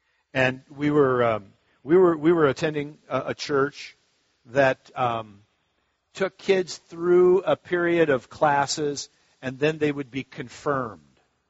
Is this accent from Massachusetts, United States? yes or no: no; Minnesota, United States; Nyssa was a big city compared to where I grew up in Minnesota.